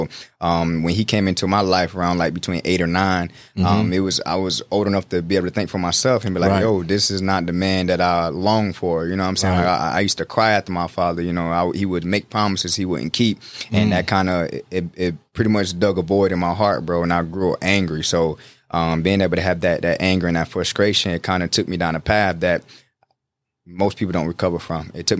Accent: Conway, South Carolina, United States; now in Myrtle Beach, United States; I live in Myrtle Beach, but I'm from Conway, South Carolina.

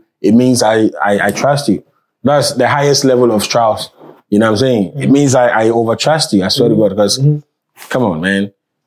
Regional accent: Ghana; now in Seattle, United States; If I don't tell you that I'm from Ghana

